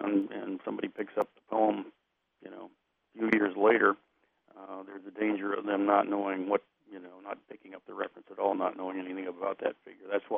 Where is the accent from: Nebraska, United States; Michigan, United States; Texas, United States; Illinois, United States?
Nebraska, United States; Omaha; Omaha. I grew up in Omaha, and Omaha was at that time the livestock center of the United States.